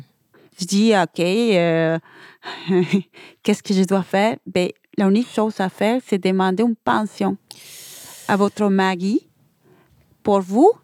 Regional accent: Venezuela; J'exerçais des postes aussi des cadres chez nous au Venezuela.

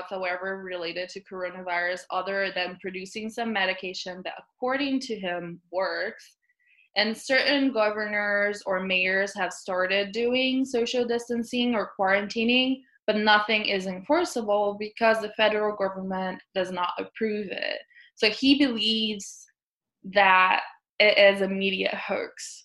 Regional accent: Brazil; now in Brooklyn, United States; I'm located in Brooklyn, New York, and I'm originally from Brazil.

